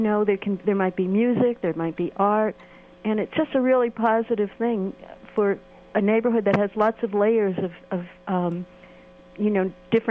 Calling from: San Francisco, California, United States; Yeah, I'm calling from the Portola, which is different than Portola Drive or whatever it's called. We're kind of wedged in between the Biz Valley and the Excelsior and the Bayview.

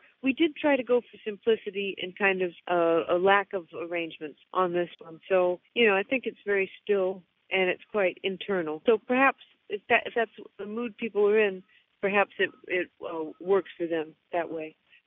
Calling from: North Carolina, United States; Well, I guess it's mostly Pennsylvania, but, for instance, we're doing this gig in Florida, and I'm calling you from North Carolina.

